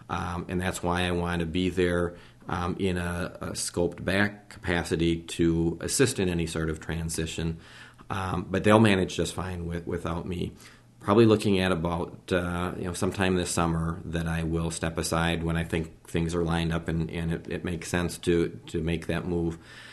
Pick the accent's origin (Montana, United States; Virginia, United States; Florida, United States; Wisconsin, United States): Wisconsin, United States; Onalaska; And I'm from Onalaska, but there's a lot more to the district than Onalaska.